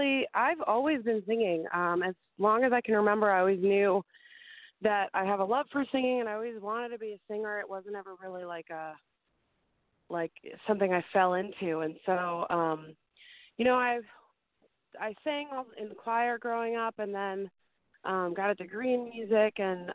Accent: Chicago, Illinois, United States; now in Nashville, United States; I'm originally from Chicago, so compared to Chicago, they're not that bad.

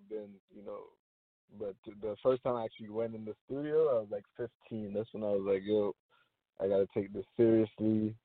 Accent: Jamaica; people will see a lot more of like my Caribbean side because I am Jamaican.

